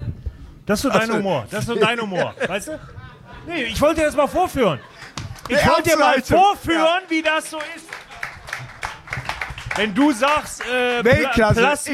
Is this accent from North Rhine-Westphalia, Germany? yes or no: yes; Cologne, North Rhine-Westphalia, Germany; Aus Köln, ja, genau.